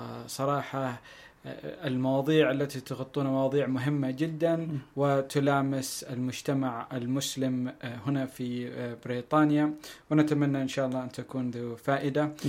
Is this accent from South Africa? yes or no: no; Medina, Medina Province, Saudi Arabia; moved away as an adult; now in Sheffield, United Kingdom; I'm a resident here in Sheffield. I grew up in Saudi Arabia, in Medina.